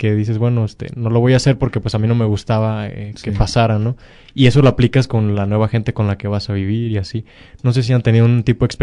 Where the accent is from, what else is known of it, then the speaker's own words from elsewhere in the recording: Morelia, Michoacán, Mexico; llega un punto en el que regresas a tu lugar de origen, en este caso Michoacán, que es donde yo soy, de Morelia